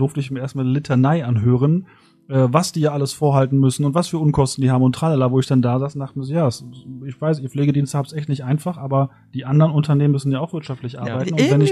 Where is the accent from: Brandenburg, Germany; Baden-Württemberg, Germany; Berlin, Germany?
Berlin, Germany; Ich komme ja aus Berlin-Neukölln.